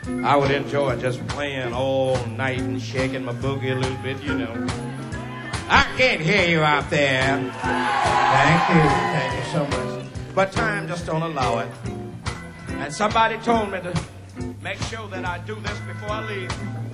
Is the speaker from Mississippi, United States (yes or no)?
yes; Indianola, Mississippi, United States; I come from Indianola, Mississippi.